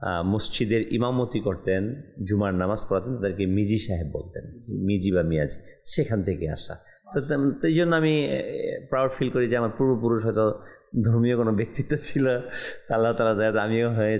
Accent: Munshiganj, Dhaka Division, Bangladesh; born there; আমার জন্মস্থান হচ্ছে মুন্সিগঞ্জ জেলা, মুন্সিগঞ্জ সদর পৌরসভা, 5 নম্বর ওয়ার্ড, পশ্চিম দেওভোগ, যেটাকে বিক্রমপুর বলা হয় সেটা মুন্সিগঞ্জ।

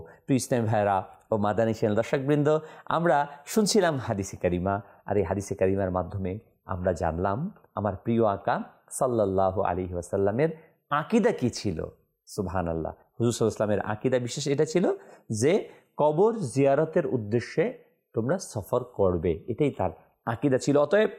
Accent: Munshiganj, Dhaka Division, Bangladesh; now in Dhaka, Bangladesh; আমি আমার বাড়ি মুন্সীগঞ্জ, আমি ঢাকাতে অবস্থান করি

